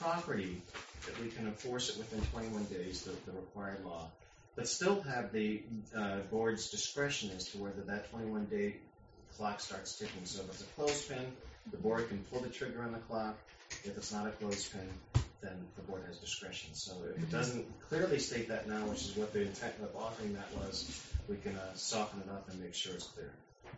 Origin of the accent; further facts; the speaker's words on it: Philadelphia, Pennsylvania, United States; So just as a quick background, I grew up in Philadelphia and loved downtown Philadelphia